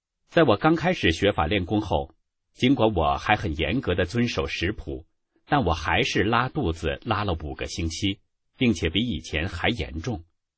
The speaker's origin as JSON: {"language": "Chinese", "country": "Sweden", "tie": "born or raised there", "also_born_or_lived": "Australia", "moved": "as an adult", "lives_now": "Istanbul, Turkey", "said": "我的原籍在地中海附近的马丁城的一个山区。在九岁的时候，我的家人带我移居到了瑞典。我在瑞典长大，并在那里读完了高中，然后去美国读书，然后我开始周游世界。在最近四年，我曾住在澳大利亚"}